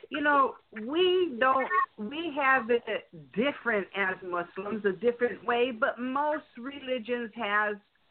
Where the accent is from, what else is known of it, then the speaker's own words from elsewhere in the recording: Chicago, Illinois, United States; now in California, United States; I'm originally from Chicago, but right now I'm in California.